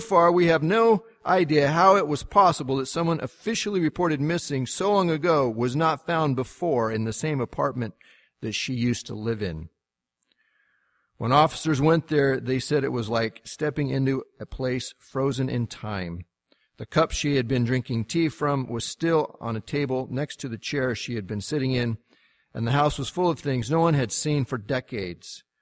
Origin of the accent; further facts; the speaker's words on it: United States; I mean, I'm an American. I come from the United States. I'm a pioneer.